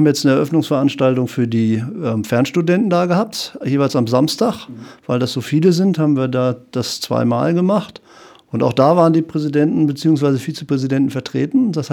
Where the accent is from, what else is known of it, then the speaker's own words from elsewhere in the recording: Kiel, Schleswig-Holstein, Germany; also born or lived in Munich / United States / France / Hagen; ich bin in Kiel geboren, habe dann da 18 Jahre gelebt, habe 18 Jahre in München gelebt, habe 2 Jahre in Amerika gelebt, 1 Jahr in Frankreich, habe gut 5 Jahre in Hagen gelebt